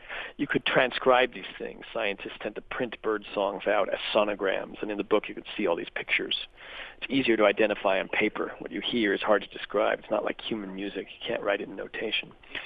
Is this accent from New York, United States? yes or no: no; Connecticut, United States; And I grew up in Connecticut, and I read in the local paper about this Connecticut musician named